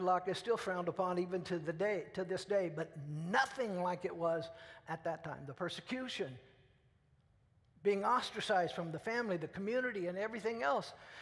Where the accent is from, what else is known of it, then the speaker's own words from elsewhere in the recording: Peoria, Illinois, United States; also born or lived in Missouri; I was born in Missouri and raised in Peoria.